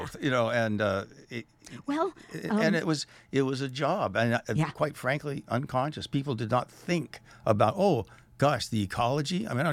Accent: Seaside, Oregon, United States; also born or lived in Astoria; And but we lived in Seaside. There was no hospital at the time. So, and my grandparents lived here, and I fished with my grandfather here, and complained the entire time.

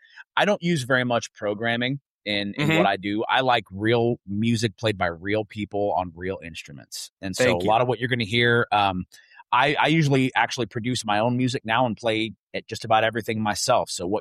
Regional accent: Texas, United States; Well, growing up in Texas, roots rock is actually it's a really solidified genre.

